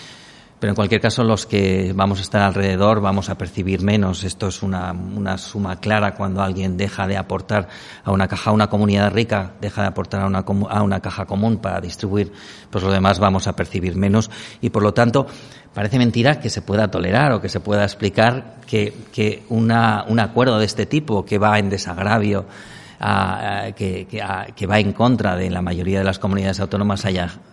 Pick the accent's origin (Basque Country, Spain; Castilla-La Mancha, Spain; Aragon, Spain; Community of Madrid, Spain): Aragon, Spain; ni siquiera como aragonés, como español